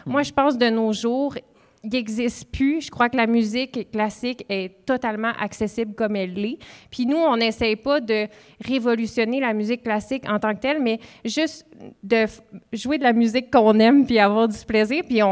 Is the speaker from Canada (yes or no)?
yes; Trois-Rivières, Quebec, Canada; nous, on est de Trois-Rivières